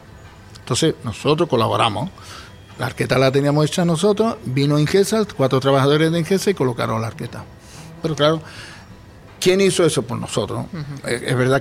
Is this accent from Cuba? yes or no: no; Melilla, Spain; Los que somos de Melilla mucho tiempo siempre hemos conocido la desembocadura del río.